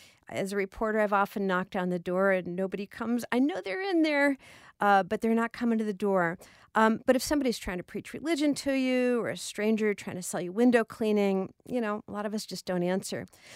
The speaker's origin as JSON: {"language": "English", "town": "Gardena", "region": "California", "country": "United States", "tie": "born or raised there", "said": "Growing up in Gardena in the 60s, we had the milkman come to our house."}